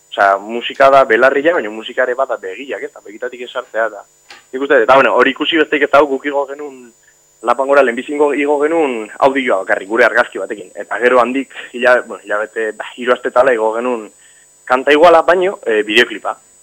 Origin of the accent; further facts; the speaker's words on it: Hernani, Basque Country, Spain; Hernanin uste joko degula, nire herrian